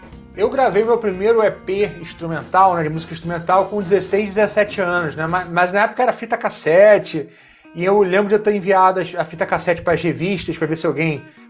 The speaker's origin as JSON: {"language": "Portuguese", "town": "Cabo Frio", "region": "Rio de Janeiro", "country": "Brazil", "said": "Eu sou de Cabo Frio, que é uma cidade litorânea aqui no Rio de Janeiro, né? Aquela região dos lagos, Cabo Frio, Búzios, Arraial do Cabo, muito bonita."}